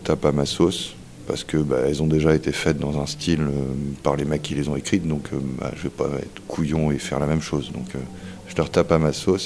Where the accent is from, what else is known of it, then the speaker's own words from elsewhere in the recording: Pleumeur-Bodou, Brittany, France; Je suis de Pleumeur, ouais, de L'Omner plus exactement.